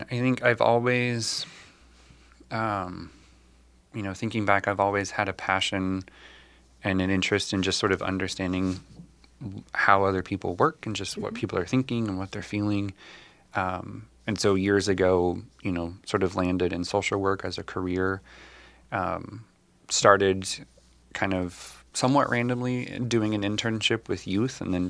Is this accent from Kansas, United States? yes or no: yes; Kansas, United States; moved away as an adult; also born or lived in Seattle / Bay Area; so I grew up in the Midwest. I was born and raised in Kansas in a small town. But then after high school, I lived out on the West Coast for about 18 years, first in Seattle for 11 years, and then in the Bay Area for 7 years.